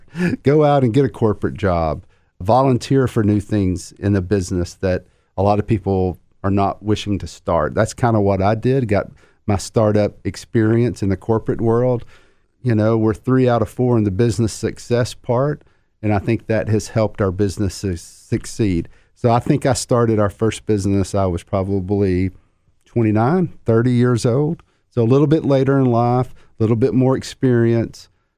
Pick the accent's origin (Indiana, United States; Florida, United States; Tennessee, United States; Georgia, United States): Tennessee, United States; Chattanooga; moved away; I've lived in about 7 or 8 different cities. Now, I'm from Chattanooga, so I guess it's, you know, it's biased. But when I left Chattanooga in 1992, it was nothing like it is today.